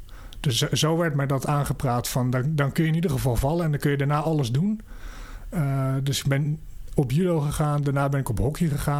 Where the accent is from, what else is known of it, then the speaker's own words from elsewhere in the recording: Vianen, Utrecht, Netherlands; Ik ben 30 jaar oud. Ik kom uit Vianen.